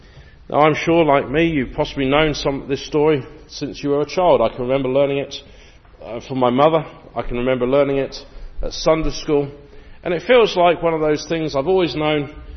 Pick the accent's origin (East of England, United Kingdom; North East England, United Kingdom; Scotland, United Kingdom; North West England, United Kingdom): East of England, United Kingdom; I come from Bedfordshire, which has the town of Bedford. So you have Bedford, and my address is actually Bedford, even though I live in a village about 8 miles from Bedford.